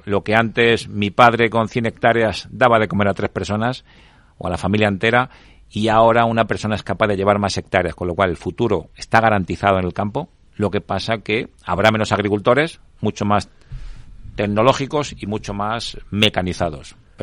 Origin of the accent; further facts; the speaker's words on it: Toledo, Castilla-La Mancha, Spain; now in Madrid, Spain; Yo soy madrileño de adopción, ya te digo, yo soy de Toledo.